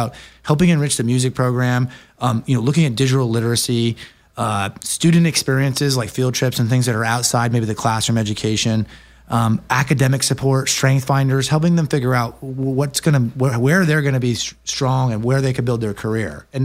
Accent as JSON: {"language": "English", "region": "New York", "country": "United States", "said": "I mean, I'm from New York. It's an energizing city."}